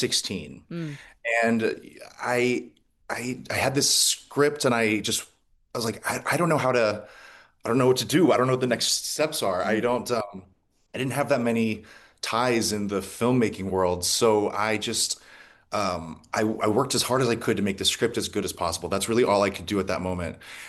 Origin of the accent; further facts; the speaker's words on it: Ohio, United States; I'm from Tuscarawas County, and it is the most beautiful place.